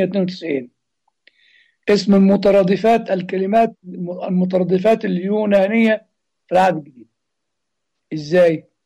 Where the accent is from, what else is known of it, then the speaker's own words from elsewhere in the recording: Egypt; عندنا في مصر تجد يعني مثلا كتابات الأب متى المسكين شيء، والوعظ تسمعه في الكنيسة مثلا